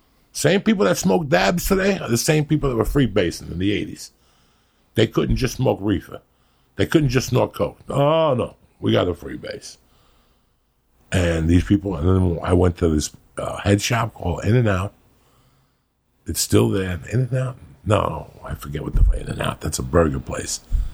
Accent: North Bergen, New Jersey, United States; It's North Bergen. The paperwork will disappear. The evidence will disappear. It's my hometown.

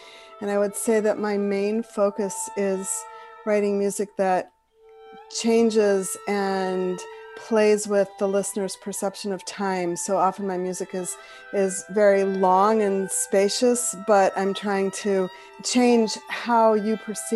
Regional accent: Omaha, Nebraska, United States; now in Cambridge, United States; I live in Cambridge, Massachusetts, and I've lived here for a long time, and I'm originally from Omaha, Nebraska.

